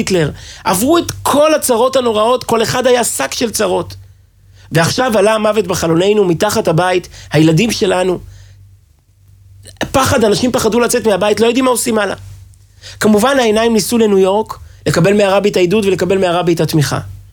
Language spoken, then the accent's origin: Hebrew; Kfar Chabad, Central District, Israel; גדלתי בכפר חבד.